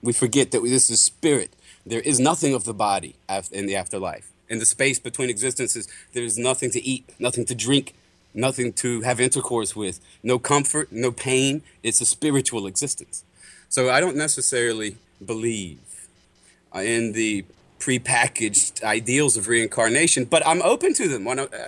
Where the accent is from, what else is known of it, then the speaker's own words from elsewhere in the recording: North Carolina, United States; born there; I was born in North Carolina and not, you know, Bangladesh